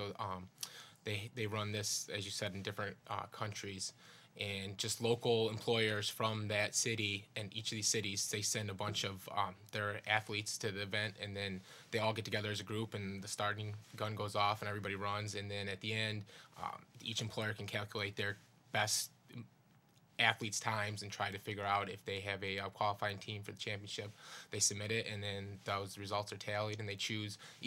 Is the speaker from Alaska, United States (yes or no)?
no; Utica, New York, United States; And I'm from the Utica, the Mohawk Valley area, growing up.